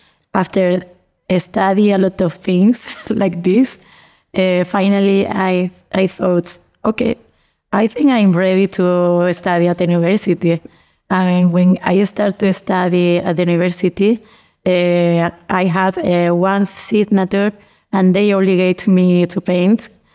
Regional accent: Jerez de la Frontera, Andalusia, Spain; I'm from Jerez de la Frontera. My town is a little village. It's like a 1,000 person living in this place.

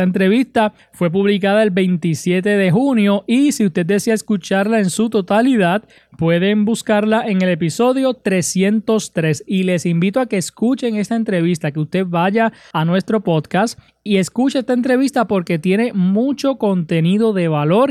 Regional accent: Utuado, Puerto Rico; una joven de mi pueblo de Utuado

